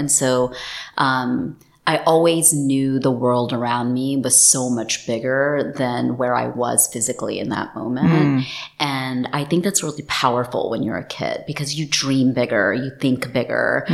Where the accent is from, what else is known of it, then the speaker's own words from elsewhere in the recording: Texas, United States; I was born and raised in Texas, in the United States. First generation born immigrants. My parents both came over from India via Africa and then over to Texas.